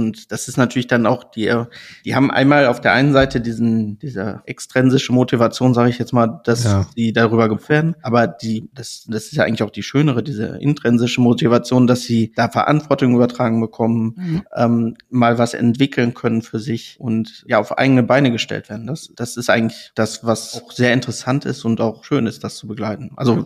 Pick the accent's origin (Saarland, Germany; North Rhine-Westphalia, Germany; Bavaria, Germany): North Rhine-Westphalia, Germany; born there; Ich meine, ich bin gebürtiger Sauerländer, da kann ich mich nicht verstecken